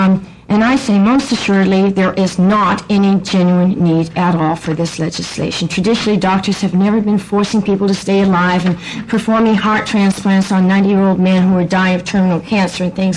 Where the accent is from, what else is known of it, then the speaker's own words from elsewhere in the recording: Portland, United States; I'm from Portland, and I head up a pro-life organization, Lifesavers of America